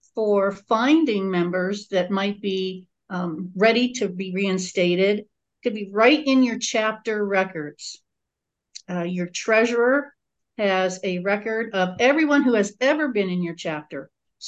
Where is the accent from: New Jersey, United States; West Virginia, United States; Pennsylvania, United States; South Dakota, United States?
Pennsylvania, United States; I'm from Pennsylvania. I'm the Northeast rep to the committee.